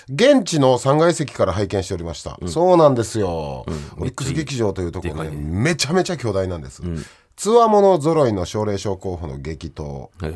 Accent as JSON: {"language": "Japanese", "region": "Osaka", "country": "Japan", "tie": "born or raised there", "said": "僕は大阪人生まれ育って、うん、そう、まあ、子供の時から毎年当たり前のように見てた"}